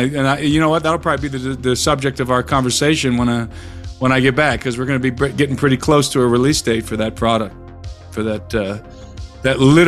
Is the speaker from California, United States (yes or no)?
no; Louisiana, United States; accent: Cajun; you know, that Cajun Louisiana.